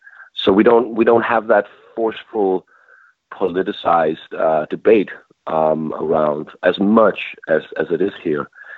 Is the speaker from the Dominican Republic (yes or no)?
no; Denmark; English is a second language; I come from one of the most feminist progressive countries in the world. I come from Denmark and Scandinavia